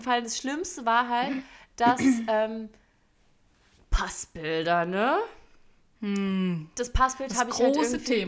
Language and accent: German; Berlin, Germany; ich komme aus Berlin